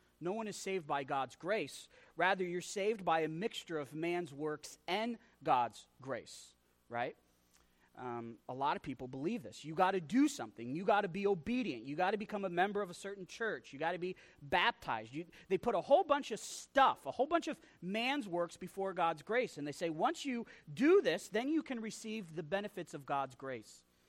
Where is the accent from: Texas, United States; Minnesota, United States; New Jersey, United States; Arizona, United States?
Texas, United States; also born or lived in Wyoming / Pennsylvania / Idaho; well, I was born in Wyoming, but then my dad took a church back in Pennsylvania, and I lived in Pennsylvania where my mom's family is. But then I grew up in Texas, but I moved back to Wyoming